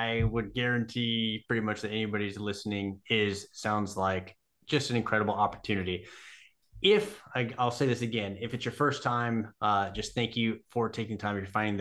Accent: California, United States; And I grew up in Southern California.

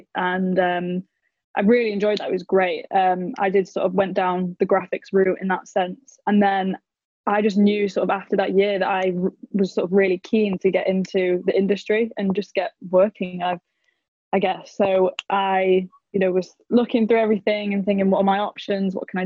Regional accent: Altrincham, North West England, United Kingdom; So I've lived in a town called Altrincham, which is just outside of Manchester, in the UK, and. Yeah, I've lived here all my life

